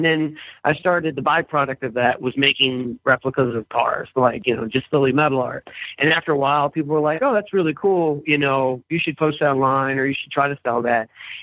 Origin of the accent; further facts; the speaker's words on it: Massachusetts, United States; I actually went to the University of Northwestern Ohio, and I'm actually from Massachusetts.